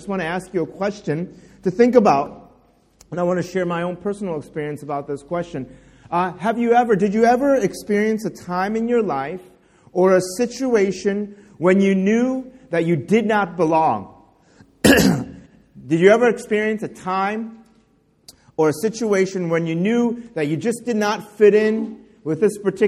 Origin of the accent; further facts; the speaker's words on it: United States; I'm a Korean American. So I'm both Korean, but I'm also American.